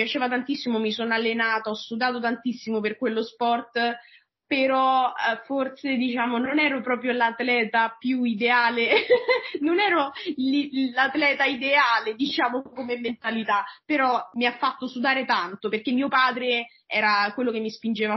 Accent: Latina, Lazio, Italy; che forse capirete dal mio accento, ma sono della regione, vengo dal Lazio, e la mia città natale si chiama Latina. Nata e cresciuta lì, è una piccola città a circa 30 minuti da Roma, che è sul mare.

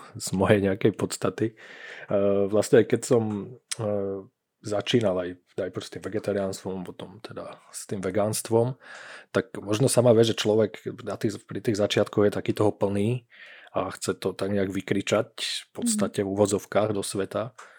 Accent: Bratislava, Bratislava Region, Slovakia; moved away as an adult; now in Olomouc, Czech Republic; A ja som chcel vypadnúť z Bratislavy a zo Slovenska. Sice ako je to moje rodné mesto, mám ho rád, ale Olomouc som si úplne zamiloval.

